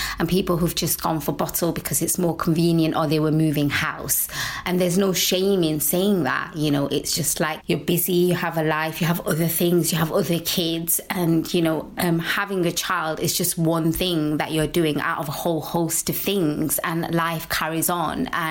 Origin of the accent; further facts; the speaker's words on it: India; I'm Indian and my family are Muslim.